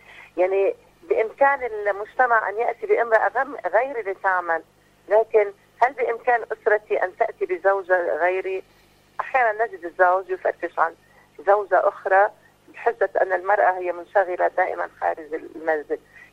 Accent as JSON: {"language": "Arabic", "country": "Lebanon", "said": "أنا الآن أنظر إلى المرأة العاملة عندنا في لبنان"}